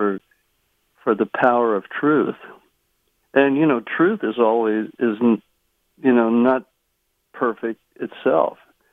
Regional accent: Houston, Texas, United States; I was born in Houston. Okay. I lived the first 15 years of my life in the third ward of Houston, and then along the Houston Ship Channel, in the working mm-hmm. class area of Houston called Jacinto City.

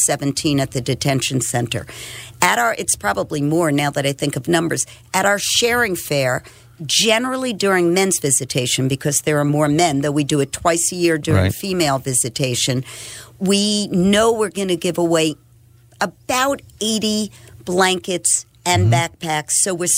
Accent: Brooklyn, New York, United States; I grew up in Brooklyn, New York, in a very loving family. Both my parents went to college.

